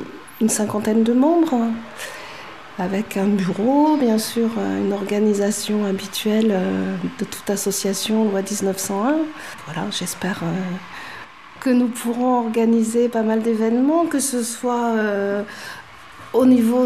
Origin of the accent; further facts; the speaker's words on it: Rwanda; Nous sommes des Rwandais.